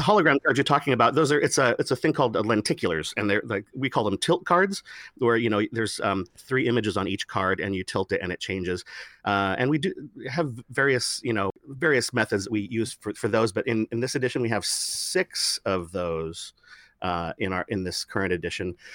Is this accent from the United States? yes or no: yes; Oregon, United States; moved away as an adult; now in Los Angeles, United States; Yeah. No, I was 18 when I left, moved to LA.